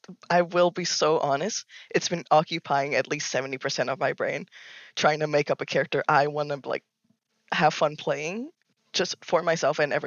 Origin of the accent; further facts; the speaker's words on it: Australia; he was like, you're Australian. I'm Australian. Let's play a game together.